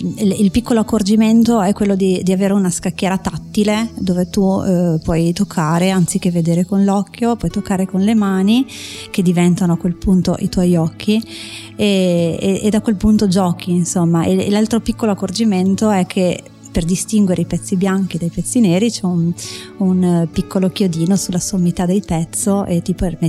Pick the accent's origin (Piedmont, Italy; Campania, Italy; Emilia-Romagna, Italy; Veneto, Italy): Veneto, Italy; Porto Viro; sono di Portoviro, io ho 39 anni, sono non vedente dalla nascita